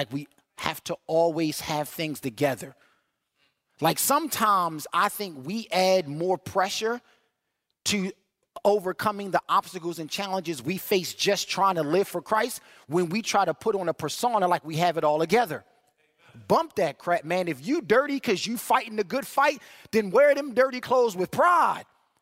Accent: Baltimore, Maryland, United States; I grew up in Baltimore City. I was used to that, all right?

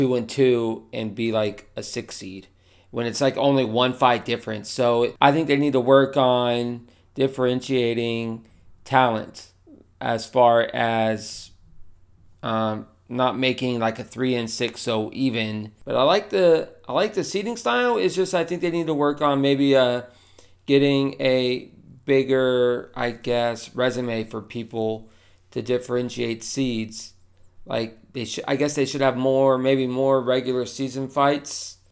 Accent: Florida, United States; And my boy Muhammad Mo Muscle Darius from my hometown Tyesville, Florida

